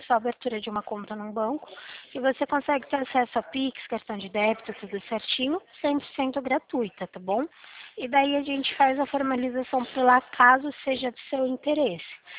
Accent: Limeira, São Paulo, Brazil; Eu sou do município de Limeira, no estado de São Paulo.

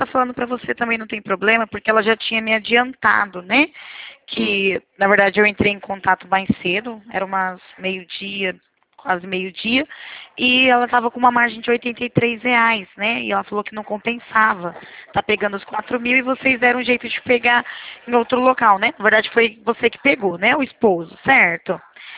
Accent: Presidente Prudente, São Paulo, Brazil; Que é o DDD que a gente utiliza aqui, porque a gente é de Presidente Prudente.

